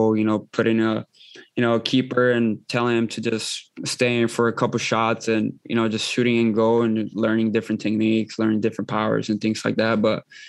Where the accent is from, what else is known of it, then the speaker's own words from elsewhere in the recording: United States; I'm Mexican and I'm American.